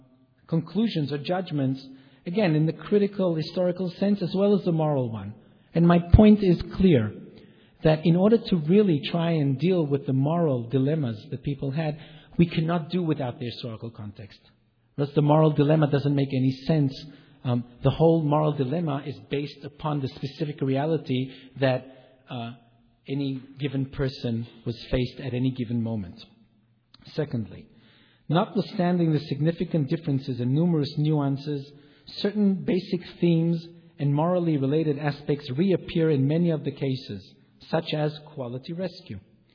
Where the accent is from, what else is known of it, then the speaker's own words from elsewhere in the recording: Israel; This is a cultural difference. I come from Israel.